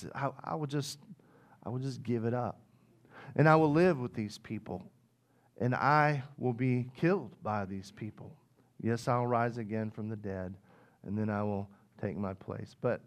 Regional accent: Mountain Home, Arkansas, United States; born there; Even I had a better crib than that, man, and I was born in Mountain Home, Arkansas.

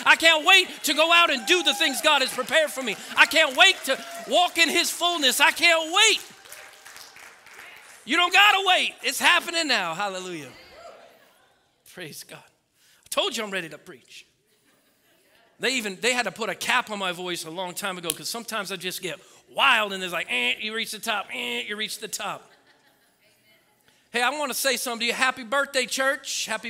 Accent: Oregon, United States; So I grew up in Oregon, and we like to talk about peace.

